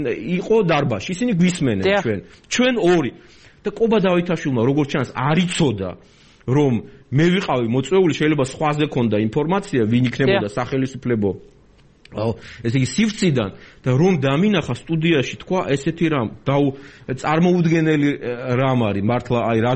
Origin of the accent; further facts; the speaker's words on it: Batumi, Adjara, Georgia; ბათუმელი ვარ, დავიბადე, გავიზარდე, ამდენი წელი იქ ვცხოვრობ